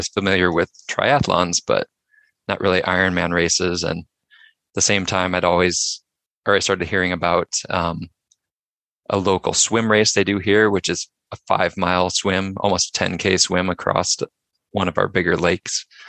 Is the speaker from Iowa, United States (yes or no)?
yes; Iowa, United States; now in Minnesota, United States; I live in Minnesota in the United States. I'm from Iowa originally, just south of here